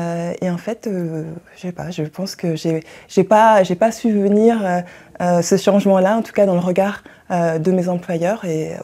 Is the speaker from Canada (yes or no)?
no; Pays de la Loire, France; J'ai grandi en France, dans la Sarthe, où je suis arrivée à l'âge de 1 an. C'est là que j'ai passé la majorité de mon enfance jusqu'à ma classe prépa. Ensuite, je suis partie faire mes études à Bordeaux.